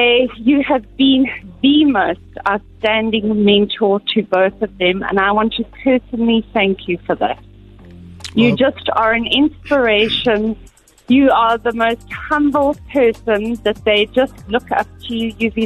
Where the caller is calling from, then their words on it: Johannesburg, Gauteng, South Africa; I'm calling from Johannesburg.